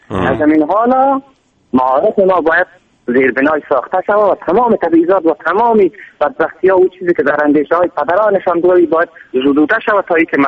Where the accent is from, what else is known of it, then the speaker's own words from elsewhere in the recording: Afghanistan; born there; در افغانستان به دنیا آمدیم